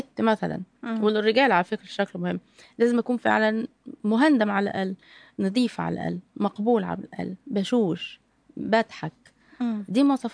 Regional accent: Egypt; واحنا اسره مصريه الفكر وثقافة مختلفة

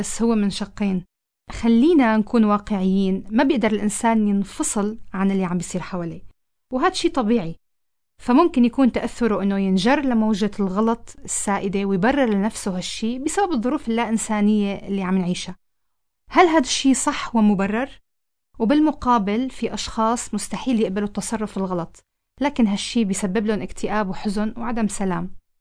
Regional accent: Syria; لكن إذا بدنا نخص بالذكر بلدنا سوريا فنحن عشنا وما زلنا عم نعيش الواقع الصعب والقاسي.

